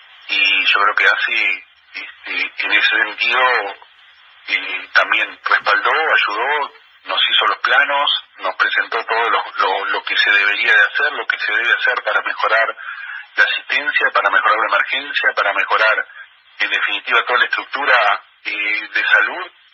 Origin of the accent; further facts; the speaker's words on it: Uruguay; pero para todo el departamento y como uruguayo